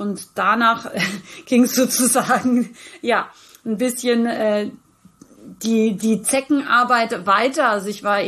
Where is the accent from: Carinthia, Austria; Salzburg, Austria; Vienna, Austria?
Salzburg, Austria; Rauris; now in Unterhaching, Germany; geboren im schönen Österreich. Ich bin sozusagen eine Bergfex, wie wir sagen. Also ich bin ein Bergmensch. Ich bin aus dem Pinzgau, aus Rauris, um ganz genau zu sein, und wohne aber schon seit vielen, vielen Jahren in Unterhaching bei München.